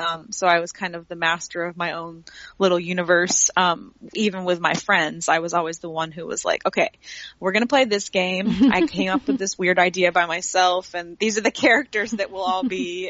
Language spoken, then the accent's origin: English; Florida, United States; also born or lived in Detroit, Michigan; I grew up in the Florida Keys, but I was born just outside of Detroit, Michigan.